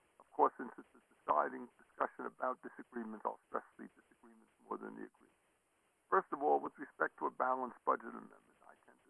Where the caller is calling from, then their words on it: Boise, Idaho, United States; I'm speaking here from Boise, Idaho, a rock-ribbed place of conservative prudence, I suppose.